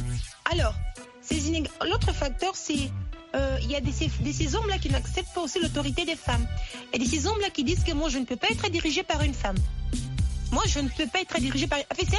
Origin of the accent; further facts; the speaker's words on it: DR Congo; ici chez nous en RDC